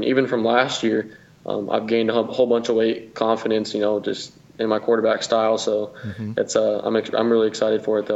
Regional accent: West Coast, United States; born there; obviously I was born in the West Coast, watching the Pac-12, and it's better for my family as well.

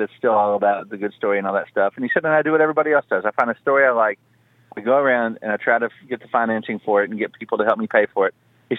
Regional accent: the South, United States; I'm from the South.

